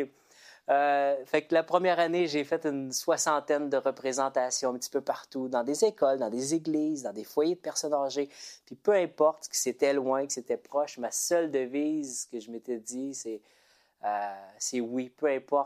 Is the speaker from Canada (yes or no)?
yes; Quebec, Canada; en 1998, je reviens chez moi, au Québec.